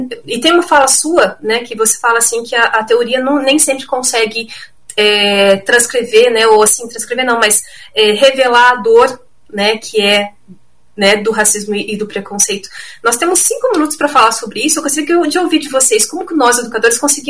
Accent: Curitiba, Paraná, Brazil; Eu sou aqui de Curitiba também

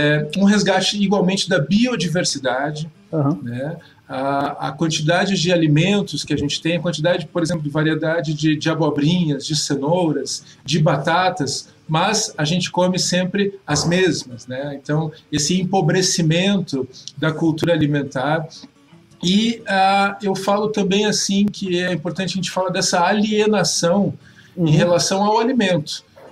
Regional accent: Curitiba, Paraná, Brazil; born there; eu nasci aqui em Curitiba e cada vez mais a gente vê assim, essas casas tradicionais de Curitiba com jardins, com hortas, indo embora.

